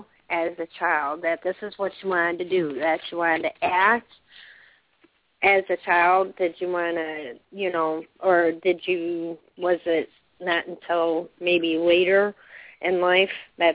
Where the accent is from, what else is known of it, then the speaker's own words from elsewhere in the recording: Chicago, Illinois, United States; I'm from Chicago.